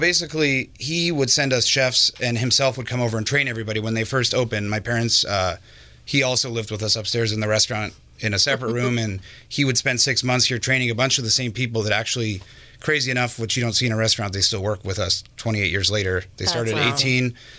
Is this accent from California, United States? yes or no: yes; California, United States; so me growing up in Sonoma County, you know, you're kind of up here, more farmland, more nature.